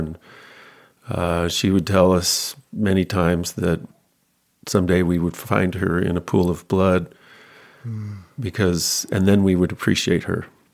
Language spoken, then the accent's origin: English; New Mexico, United States; I grew up in mostly in New Mexico. We moved around quite a bit. And by the time I was 10 years old in fourth grade, we moved 5 times.